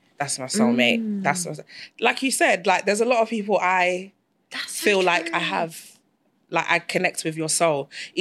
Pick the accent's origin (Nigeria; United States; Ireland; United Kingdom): Nigeria; My way, I'm a Nigerian girl.